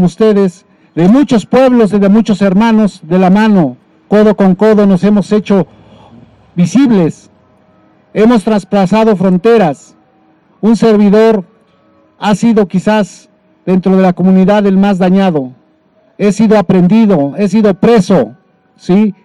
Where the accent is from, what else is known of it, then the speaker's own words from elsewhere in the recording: Mexico; como ciudadanos mexicanos